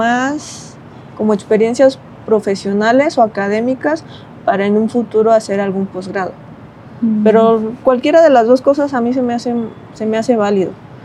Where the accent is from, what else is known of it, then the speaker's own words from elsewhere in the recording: Ayutla, Mexico; Y con mis hermanos siempre apoyábamos en gestionar un grupo de danza que venía de mi pueblo, de Ayutla.